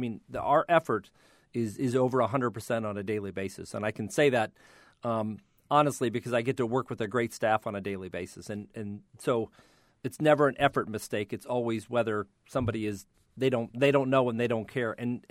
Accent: Akron, Ohio, United States; Well, you know, I grew up in Akron's neighborhoods. I became a grandfather 2 weeks ago, fifth generation of our family.

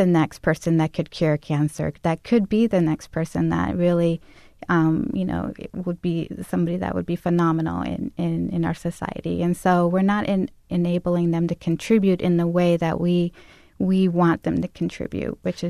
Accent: Mexico; I'm originally from Mexico. I speak Spanish.

